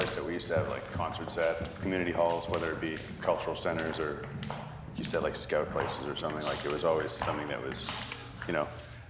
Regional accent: Canada; but I'm Canadian.

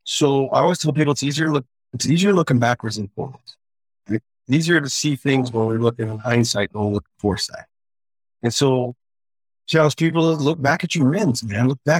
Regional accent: Pacific Northwest, United States; And I'm from the Northwest.

